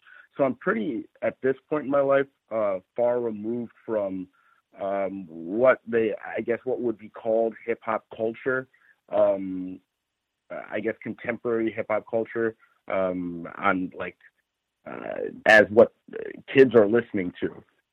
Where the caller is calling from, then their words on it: Los Angeles, California, United States; I'm calling from Los Angeles.